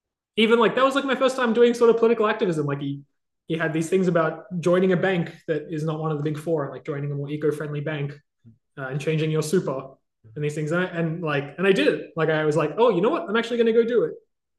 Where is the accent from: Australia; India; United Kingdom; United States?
Australia; Sydney, New South Wales; I grew up in Sydney, been living in Sydney a long time.